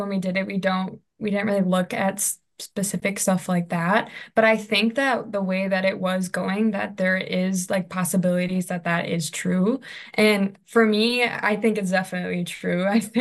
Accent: Madison, Wisconsin, United States; I'm really excited because I'm from the Madison area. So it's going to feel like I'm back at home.

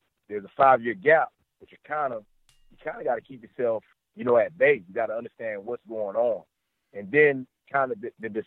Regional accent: Florida, United States; Me growing up in South Florida, there was value placed on it.

